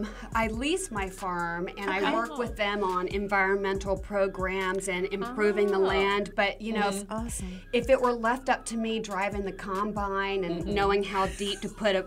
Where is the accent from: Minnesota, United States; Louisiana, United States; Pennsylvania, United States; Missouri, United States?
Louisiana, United States; Monroe; moved away as an adult; also born or lived in New York / Los Angeles; I actually left my hometown of Monroe, Louisiana, and pursued my own career in advertising and magazines and internet companies. And moved to New York, and I spent most of my adult life in New York and Los Angeles.